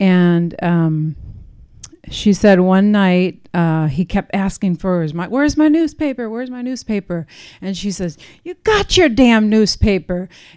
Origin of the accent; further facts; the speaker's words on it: Buffalo, New York, United States; I'm going to start out talking about my childhood, and I grew up in Buffalo, New York. Anybody from New York?